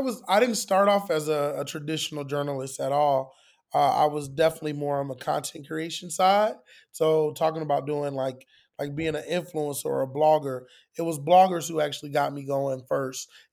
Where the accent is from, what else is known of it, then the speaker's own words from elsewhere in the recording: Orlando, Florida, United States; I'm from Orlando. I was actually in Orlando last week, and I got to be home.